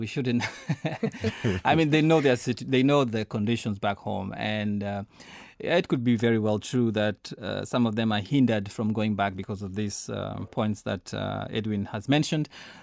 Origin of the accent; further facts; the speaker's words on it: Kenya; I once went back home. I'm from Kenya, and I went to Kenya, I don't know, 3 or 4 years ago.